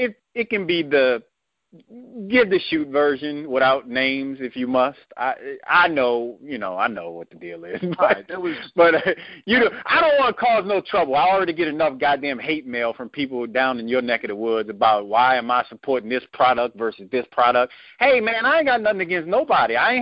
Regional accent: New Orleans, Louisiana, United States; And I ain't from Chalmette. I can get that shit straight. I'm from New Orleans, Louisiana.

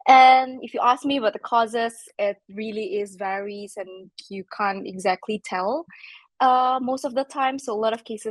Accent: Indonesia; now in Estonia; I am actually from Indonesia, but I'm currently living and working in Estonia.

